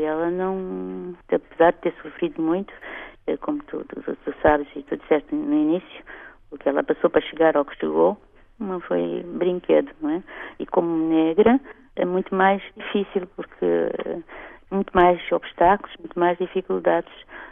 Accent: Cape Verde; now in Portugal; eu estou aqui em Portugal, eu vim de Cabo Verde

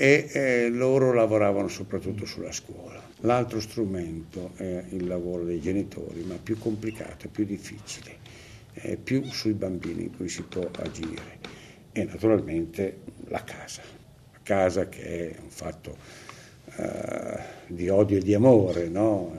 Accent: Reggio Emilia, Emilia-Romagna, Italy; born there; nella mia città natale, a Reggio Emilia

